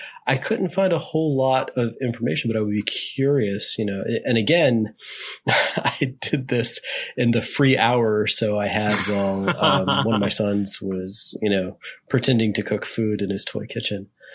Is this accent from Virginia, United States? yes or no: yes; Richmond, Virginia, United States; They're in Richmond, Virginia, my hometown.